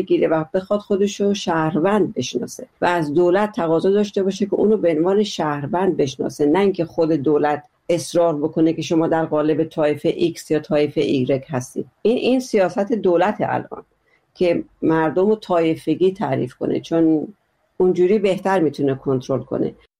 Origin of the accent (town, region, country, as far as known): Iran